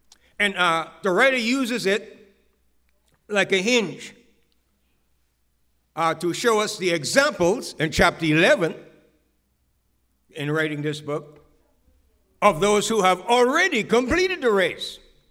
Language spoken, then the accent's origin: English; West End, Grand Bahama, Bahamas; we had a big race coming up with a competition from the next village, 8 Mile Rock, against West End, my hometown.